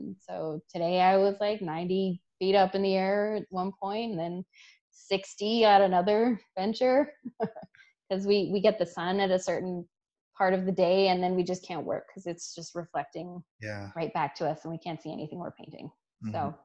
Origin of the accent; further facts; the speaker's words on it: San Francisco, California, United States; growing up in the Bay, in our different neighborhoods that we grew up in. You know, me from the Mission